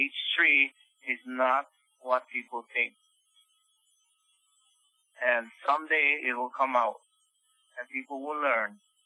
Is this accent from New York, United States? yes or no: no; Hawaii, United States; And I grew up in Hawaii, and the old days, I really loved Waikiki.